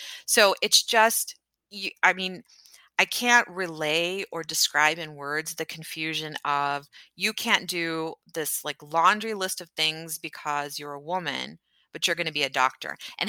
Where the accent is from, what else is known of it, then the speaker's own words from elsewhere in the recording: Pakistan; And I would be very defensive about saying like, I'm Pakistani. You know, at the time I was like, well, I'm from Pakistan.